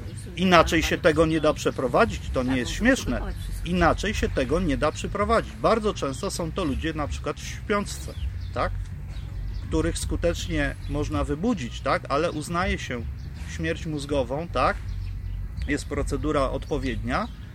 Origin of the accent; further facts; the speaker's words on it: Łódź, Łódź Voivodeship, Poland; Ano w tym jest problem, że ja jestem z Łodzi.